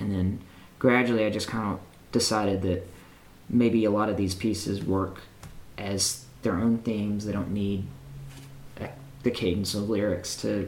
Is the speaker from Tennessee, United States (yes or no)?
yes; Nashville, Tennessee, United States; and also growing up in Nashville, it's a pretty peculiar thing